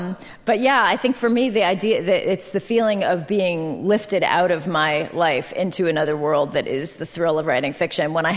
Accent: San Francisco, California, United States; I mean, I grew up in San Francisco, so if I was in Europe, it was a 9-hour time difference

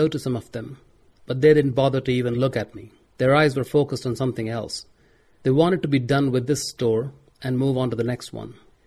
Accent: Lucknow, Uttar Pradesh, India; the last time I had seen so many people running like this was when I went to the train station in Lucknow, my hometown in India.

